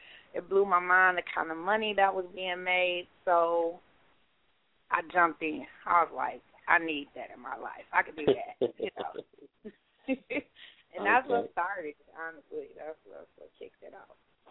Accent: Chicago, Illinois, United States; I'm from here. I'm from Chicago. I'm the only child, and I found myself in St. Louis in the latter part of 2007

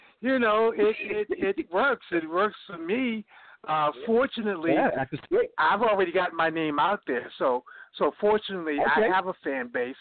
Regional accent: Baltimore, Maryland, United States; I'm from Bmore, bruh.

